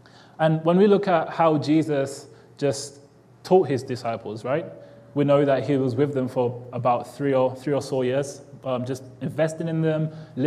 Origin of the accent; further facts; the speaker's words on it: England, United Kingdom; So my accent might be a little bit extra strong today, but I'll try to kind of numb it down for you guys to understand me. I'm from England.